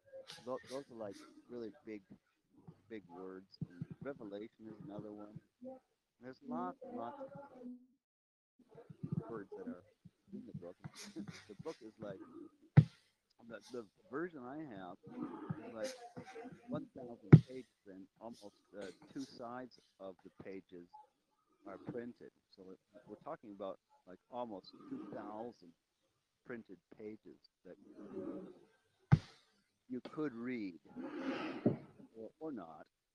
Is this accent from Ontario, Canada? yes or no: yes; Huttonville, Ontario, Canada; born there; first language Dutch; English is a second language; I was born in Canada, and in a place called Huttonville, which is about like 45 minutes or half an hour, depending on how fast you push the gas pedal, from Toronto. And that's Ontario. And I spoke Dutch before I spoke English